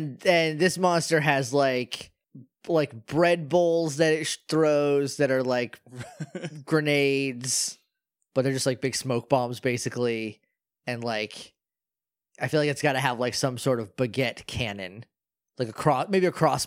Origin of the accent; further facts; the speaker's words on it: New Hampshire, United States; Who knows? I'm not from France. I'm from New Hampshire.